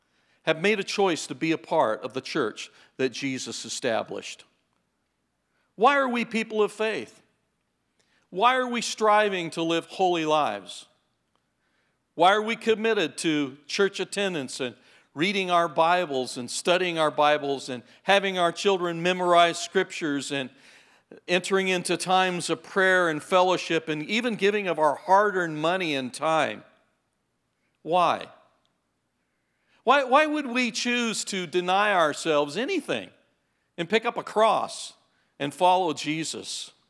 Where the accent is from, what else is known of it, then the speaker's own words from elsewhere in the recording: Texas, United States; Come on, we're from Texas.